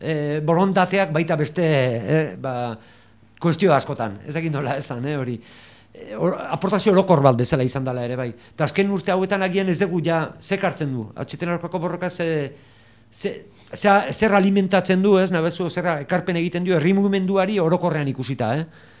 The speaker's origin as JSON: {"language": "Basque", "region": "Basque Country", "country": "Spain", "said": "Donostialdekoa naiz"}